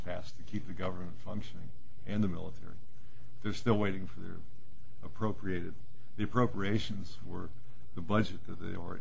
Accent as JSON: {"language": "English", "region": "West Virginia", "country": "United States", "said": "Yeah, I'm from West Virginia originally."}